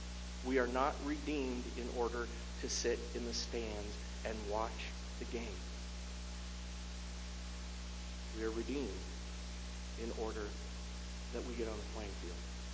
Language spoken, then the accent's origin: English; Scotland, United Kingdom; I'm Scottish, okay?